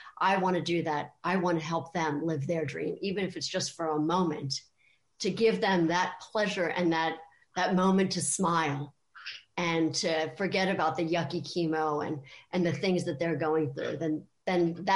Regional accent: Maryland, United States; Originally from the Maryland, D.C. area.

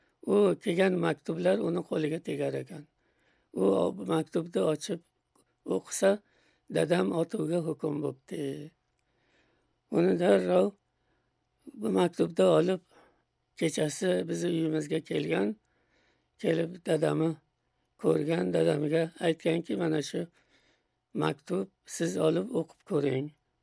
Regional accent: Andijan, Andijan Region, Uzbekistan; born there; moved away; Andijon shahrida tug'ilganman. Va 1930-yilda O'zbekistondan chet mamlakatlariga muhojir bo'lib chiqqanmiz.

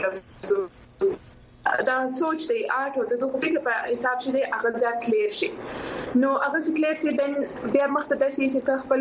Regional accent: Quetta, Balochistan, Pakistan; also born or lived in Karachi; زه سی په کوټي کې پیدا شوم

